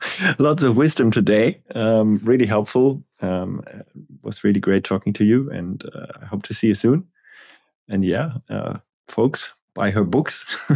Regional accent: Hamburg, Germany; I know Jim Allen, the CTO of Meister, and he's from Hamburg, like my hometown.

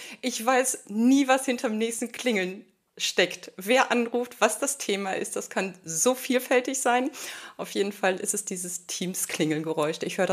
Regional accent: France; Also ich bin auch Französin

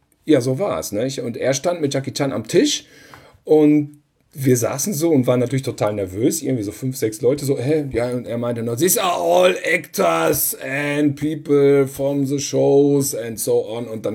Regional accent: Cologne, North Rhine-Westphalia, Germany; Da muss ich jetzt mal hier als Kölner mal den Unterschied

